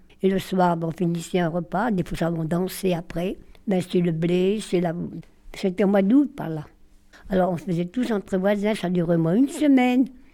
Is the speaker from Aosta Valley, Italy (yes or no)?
yes; Cervinia, Aosta Valley, Italy; born there; Moi, je suis née à Cervinia, moi.